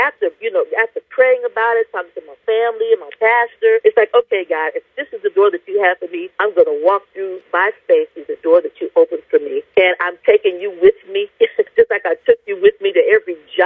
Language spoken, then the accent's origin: English; Toledo, Ohio, United States; But I grew up in Toledo, so I was like less than an hour from Detroit. So I had a lot of Detroit influences, okay?